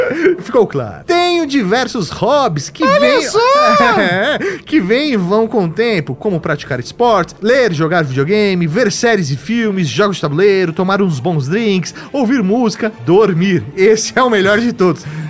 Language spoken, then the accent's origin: Portuguese; Brasília, Federal District, Brazil; 31 anos, sou de Brasília, Distrito Federal, nascido e criado aqui, sou farmacêutico de formação